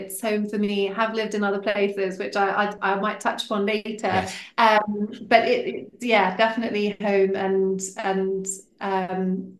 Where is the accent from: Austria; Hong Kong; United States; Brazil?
Hong Kong; growing up in Hong Kong, I was always really passionate about learning.